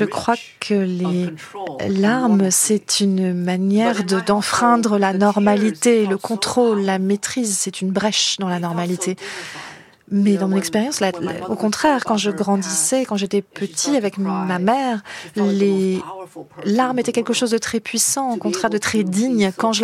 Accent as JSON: {"language": "French", "town": "Hartford", "region": "Connecticut", "country": "United States", "tie": "born or raised there", "said": "les souffrances que moi j'ai vues aussi en grandissant à Hartford, dans le Connecticut"}